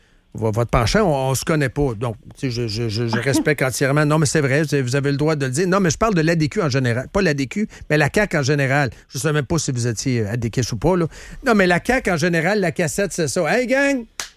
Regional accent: Shawinigan, Quebec, Canada; Ben je sais, Trois-Rivières, puis moi, je viens de Shawinigan, mais quand même

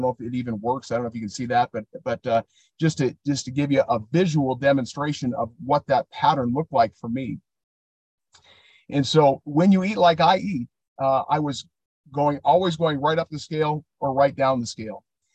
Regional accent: Illinois, United States; As she said … I am from Illinois

